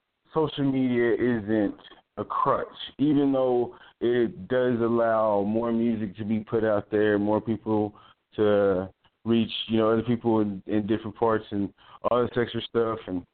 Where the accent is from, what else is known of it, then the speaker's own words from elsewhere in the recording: Texas, United States; now in Oklahoma City, United States; I'm originally from Texas, in case y'all didn't know. I do live in Oklahoma City.